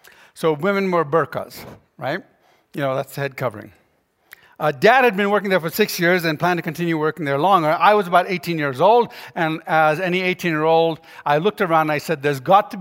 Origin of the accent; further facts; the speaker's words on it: Jamaica; also born or lived in Ghana / Ethiopia / India / Yemen; I was born in Ghana, but then I grew up in Jamaica, Ethiopia, India, Yemen, and Sudan.